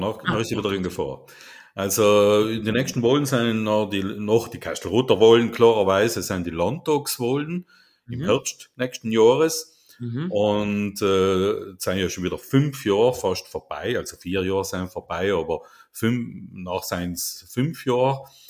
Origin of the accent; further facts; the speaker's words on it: Trentino-Alto Adige, Italy; Da hat man mal gedacht, als Südtiroler schauen wir das einmal an.